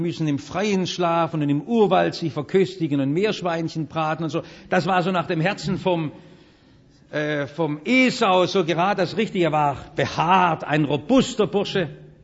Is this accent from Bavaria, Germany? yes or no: no; Baden-Württemberg, Germany; Ich bin Schwabe.